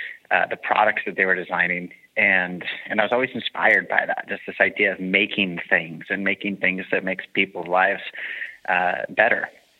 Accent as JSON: {"language": "English", "region": "California", "country": "United States", "tie": "born or raised there", "said": "So real early days, I grew up in Central Coast, California, and my grandpa taught design down in LA for 30 years."}